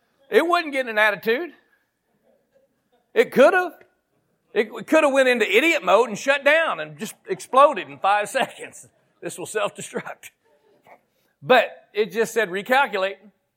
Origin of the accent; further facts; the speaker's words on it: Oklahoma, United States; I grew up in Oklahoma, not real north.